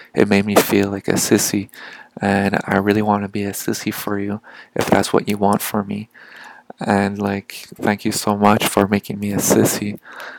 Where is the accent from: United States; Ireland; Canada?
Canada; Montreal, Quebec; my hometown of Montreal